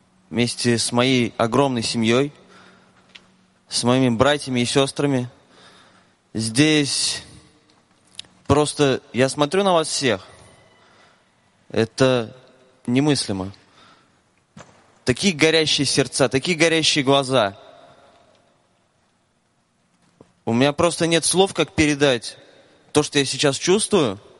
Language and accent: Russian; Kazan, Tatarstan, Russia; я из Казани.